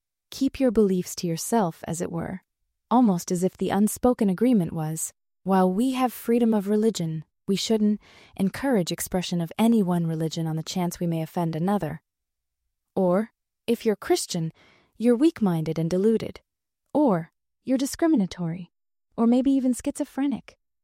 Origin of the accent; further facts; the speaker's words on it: Florida, United States; I grew up in Florida, where there weren't many members. My close friends were the youth from church because they understood a deep part of me.